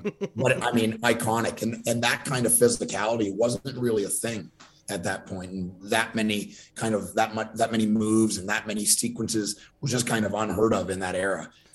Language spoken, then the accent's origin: English; Ontario, Canada; So I lived, I grew up in Ontario, Canada, just across from Detroit.